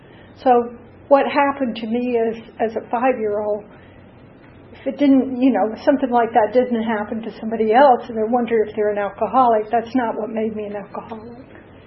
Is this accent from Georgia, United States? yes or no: yes; Atlanta, Georgia, United States; I grew up in Atlanta. And when I was a little kid, we lived over by Grant Park, and we didn't have that much money.